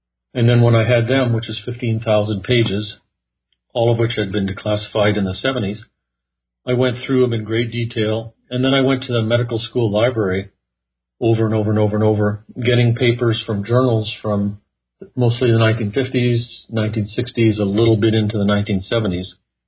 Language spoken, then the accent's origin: English; Canada; moved away as an adult; now in United States; Well, I was born in Canada, grew up in Canada.